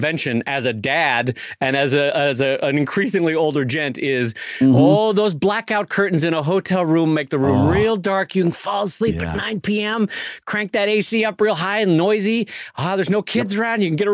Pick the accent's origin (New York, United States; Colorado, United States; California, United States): California, United States; San Diego; I have family in San Diego. I'm from San Diego.